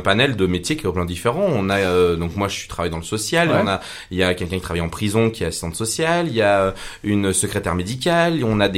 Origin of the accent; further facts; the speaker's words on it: Saint-Quentin-Fallavier, Auvergne-Rhône-Alpes, France; Moi, je viens de Saint-Quentin-Falavier.